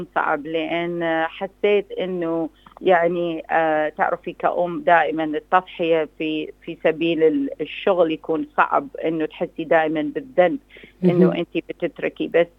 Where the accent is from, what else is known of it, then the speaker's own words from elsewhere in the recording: Iraq; moved away as an adult; now in New Zealand; خرجت من العراق وهاجرت لنيوزيلند،